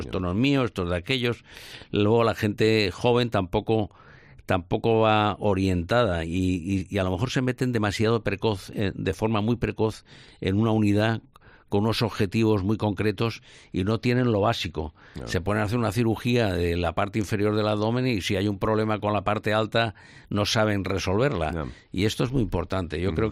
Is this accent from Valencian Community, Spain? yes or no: yes; Valencia, Valencian Community, Spain; soy valenciano de nacimiento, nací en el 51 aquí en Valencia, uh-huh. Y siempre he vivido aquí en el centro de Valencia.